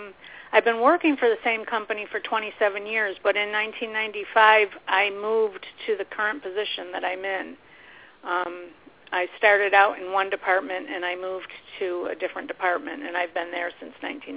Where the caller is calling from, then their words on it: New York, United States; I'm calling from New York.